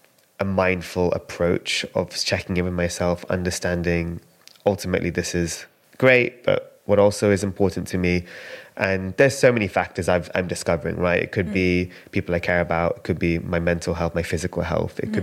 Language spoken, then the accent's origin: English; London, United Kingdom; So growing up, my grandma used to come from India. You know, me and my sister were born and raised in London.